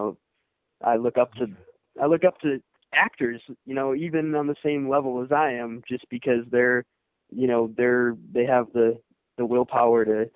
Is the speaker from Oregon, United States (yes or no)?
no; Brookfield, Wisconsin, United States; I'm actually from Brookfield, Wisconsin, a suburb of Milwaukee.